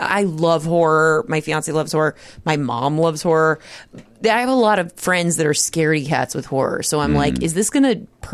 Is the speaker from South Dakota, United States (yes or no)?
no; Las Vegas, Nevada, United States; Las Vegas.